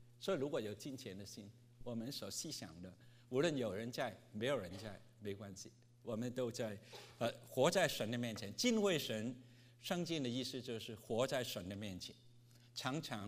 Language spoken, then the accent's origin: Chinese; Hong Kong; 我从香港来，香港700万人